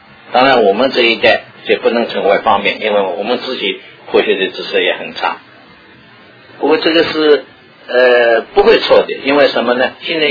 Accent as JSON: {"language": "Chinese", "country": "China", "moved": "as an adult", "lives_now": "United States", "said": "我们就是中国人，虽然是换了环境到了这个美国来"}